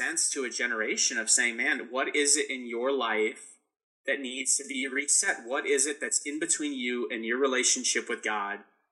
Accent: North Dakota, United States; Yeah, I'm from North Dakota, you know, which I know is a common vacation spot for many people.

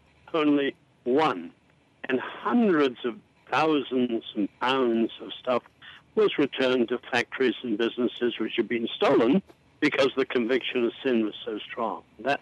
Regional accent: England, United Kingdom; you know, I'm an Englishman, not an American. I couldn't vote.

